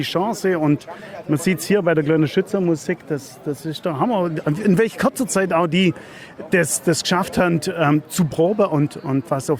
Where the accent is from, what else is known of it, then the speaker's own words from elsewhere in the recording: Biberach, Baden-Württemberg, Germany; bin aus Biberach-Birkenhardt.